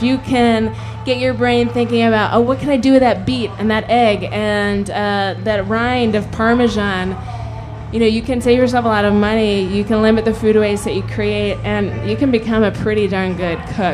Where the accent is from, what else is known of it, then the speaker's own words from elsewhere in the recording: Hong Kong; moved away; I grew up in Hong Kong, so for me, food was this way of connecting to other cultures and other communities. And then we moved to a farm in southern Minnesota.